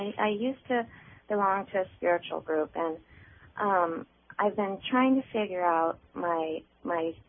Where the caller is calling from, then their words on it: Tacoma, Washington, United States; I'm calling from Tacoma, and initial is M, like Mary.